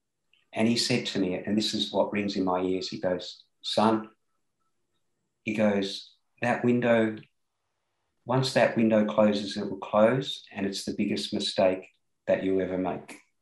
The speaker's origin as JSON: {"language": "English", "country": "Australia", "tie": "born or raised there", "said": "and growing up in Australia where the grounds were very hard and we very rarely wore the screw-in studs on the boot."}